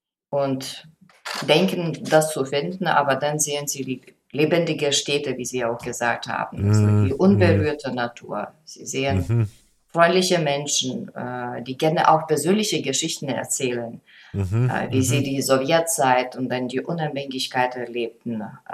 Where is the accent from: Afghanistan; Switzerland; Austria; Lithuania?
Lithuania; German is a second language; Litauen ist mein Heimatland, aber ich kenne Lettland und Estland natürlich sehr gut, wie zweite Heimat, weil über 30 Jahre, wie gesagt.